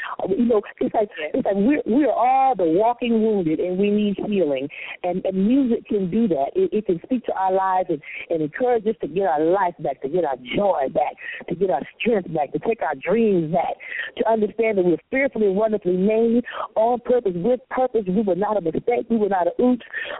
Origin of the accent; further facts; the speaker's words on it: Toledo, Ohio, United States; now in Dayton, United States; we live in Dayton, Ohio, and I'm from Toledo, and my husband is from Springfield, Ohio.